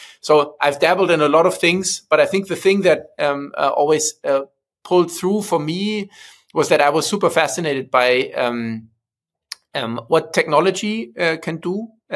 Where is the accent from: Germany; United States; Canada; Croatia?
Germany; Berlin; now in Copenhagen, Denmark; I'm originally from Berlin, so born and raised in that city. I am now a family father with a wife and two kids living in Copenhagen